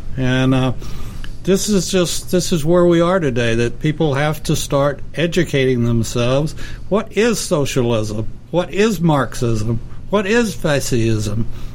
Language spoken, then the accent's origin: English; United States; I'm an American. Now, at my age, I'm ashamed of America.